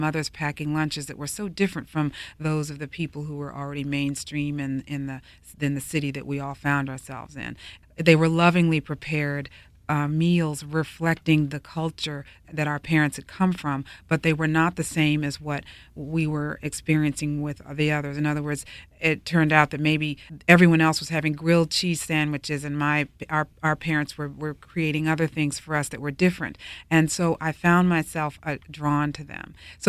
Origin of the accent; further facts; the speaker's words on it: Washington, United States; the awareness of my experience growing up in Washington, going to an integrated school in which I found myself exposed to people who were the children of immigrants.